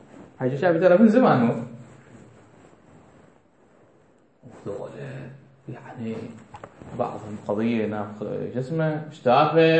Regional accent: Iraq; حرس الجمهوري عندنا بالعراق

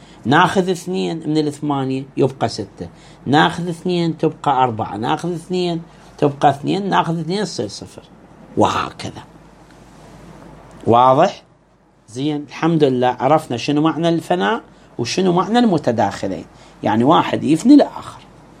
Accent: Iraq; ساي كوم كلمة عندنا بالعراق

